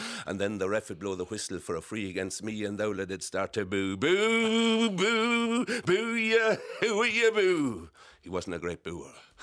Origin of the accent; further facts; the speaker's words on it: Connacht, Ireland; Well, I'm from Leitrim, as you said, a very rural part of the country